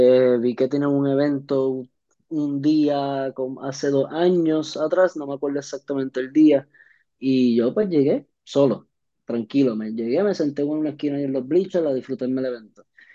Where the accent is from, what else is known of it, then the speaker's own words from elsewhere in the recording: Arroyo, Puerto Rico; now in Ponce, Puerto Rico; la primera vez fue yo de niño allá en el pueblo, en mi pueblo, en Arroyo, en una cancha cerquita de donde, ¿verdad? Donde vivo, donde crecí y donde vivía, ¿verdad? Porque actualmente estoy en Ponce